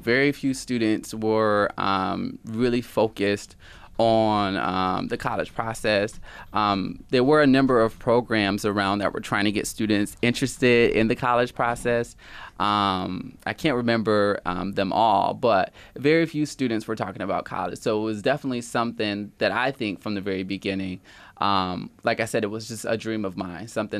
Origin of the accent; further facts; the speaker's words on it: Rochester, New York, United States; So I'm from Rochester, born and raised. I come from both my mother and my father, who are from Rochester as well, and I have an older sister.